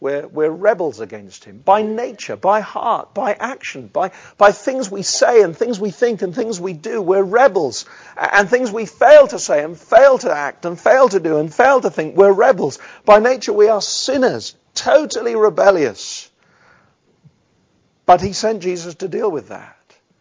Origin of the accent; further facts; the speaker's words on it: United Kingdom; That we're British, so we don't do too much of that.